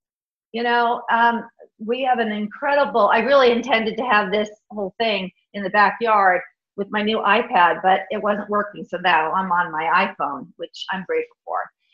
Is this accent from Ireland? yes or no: yes; Ireland; that I'm Irish, what can I say?